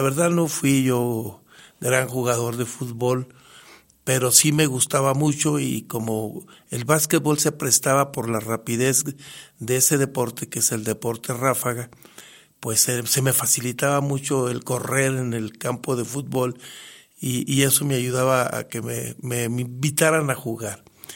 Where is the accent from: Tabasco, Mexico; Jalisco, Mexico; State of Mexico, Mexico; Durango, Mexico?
Durango, Mexico; Santiago Papasquiaro; yo jugaba con la escuela primaria de mi pueblo natal, Santiago Papasquiaro.